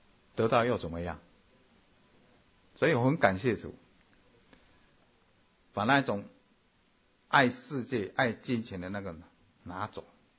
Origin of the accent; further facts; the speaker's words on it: Taiwan; now in United States; 我刚刚从台湾来到美国的时候